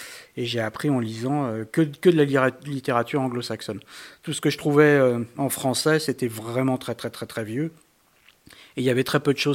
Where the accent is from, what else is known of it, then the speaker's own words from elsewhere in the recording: France; Mais chez nous, en France, tout le monde se servait des arcs.